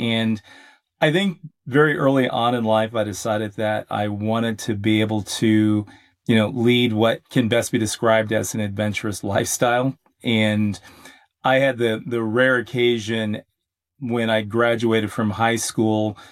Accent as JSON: {"language": "English", "town": "Los Angeles", "region": "California", "country": "United States", "tie": "born or raised there", "said": "And I grew up originally in Los Angeles, California, and I spent much of my formative years in the Boy Scouts"}